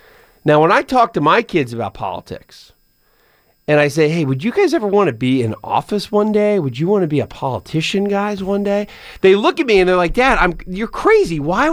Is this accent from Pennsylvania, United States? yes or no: yes; Pennsylvania, United States; my home state of Pennsylvania, next to Kennett Square